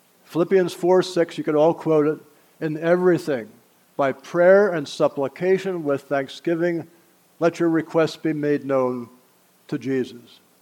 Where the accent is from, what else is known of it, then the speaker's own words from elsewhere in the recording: Mannheim, Baden-Württemberg, Germany; Now, I grew up in Mannheim, as I said.